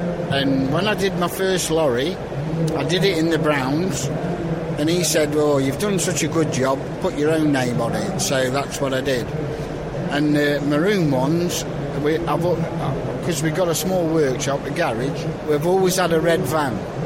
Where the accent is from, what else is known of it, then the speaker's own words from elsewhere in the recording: Stafford, West Midlands, United Kingdom; from Stafford.